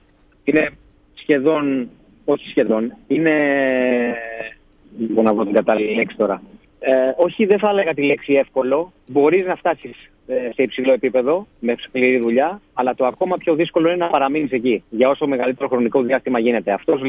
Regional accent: Greece; είναι πάρα πολύ μεγάλη η υπερηφάνεια και σαν Έλληνας πλέον, γιατί εκπροσωπείς και την πατρίδα σου στο εξωτερικό.

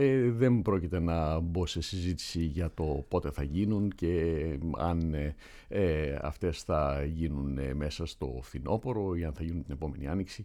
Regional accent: Egypt; και μεγάλωσα στην Αίγυπτο, μιλώ αραβικά πολύ καλά και η επαφή μου με την χώρα της καταγωγής μου και της αναθροφής μου, την Αίγυπτο δηλαδή, παραμένει πάρα πολύ ισχυρή.

